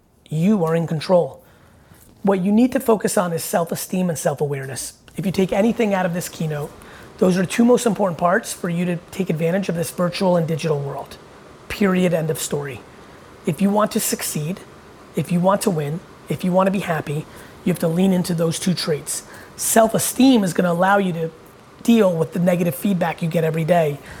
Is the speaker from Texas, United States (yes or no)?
no; New Jersey, United States; also born or lived in Soviet Union / New York; I was born in the Soviet Union. I came to the US. I grew up in New York and New Jersey. In Jersey, where I spent most of my life, I did lemonade stands, garage sales, shoveling snow, car washing, Christmas caroling as a nice Jewish boy.